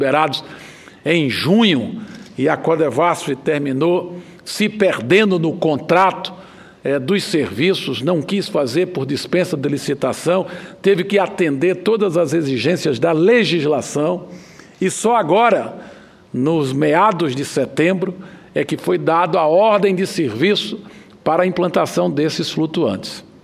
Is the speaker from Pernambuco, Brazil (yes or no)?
yes; Petrolina, Pernambuco, Brazil; Realizamos audiência na minha terra, em Petrolina, no final de março, início de abril.